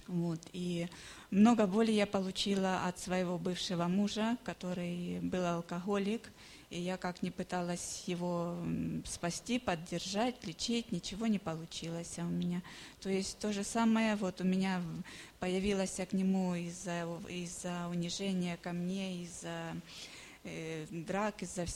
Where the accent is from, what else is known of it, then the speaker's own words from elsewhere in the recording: Ukraine; я тоже с Украины, живу здесь, в Лескале.